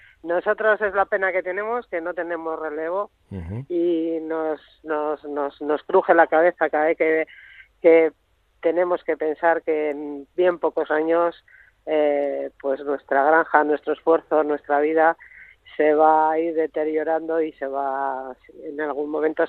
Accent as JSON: {"language": "Spanish", "town": "Karrantza", "region": "Basque Country", "country": "Spain", "tie": "born or raised there", "said": "Yo soy una mujer muy activa, me preocupa mucho mi pueblo."}